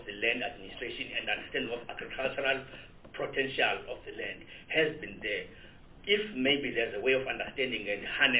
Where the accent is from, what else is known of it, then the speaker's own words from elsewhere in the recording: Eastern Cape, South Africa; I grew up in the Transkei, and there the traditional leaders, before maybe their authority was eroded or before somehow some of them became corrupt, there is clear understanding that this land is for residences